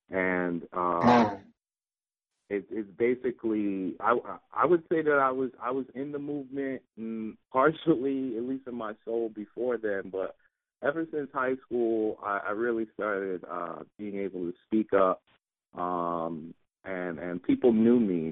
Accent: Brooklyn, New York, United States; I was born in Brooklyn, Flatbush, Brooklyn, to be exact. I went to Canarsie High School. It was a very militaristic experience being there.

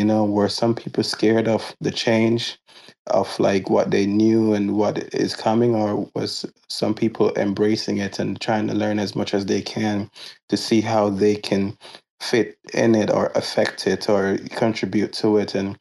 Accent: Jamaica; moved away as an adult; now in United States; I was born and raised in Jamaica. I ended up migrating to the United States in my early 20s.

